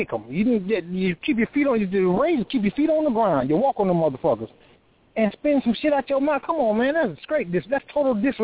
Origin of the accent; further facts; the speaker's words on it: Florida, United States; But if I had been me, being from where I'm from Florida. We don't play that.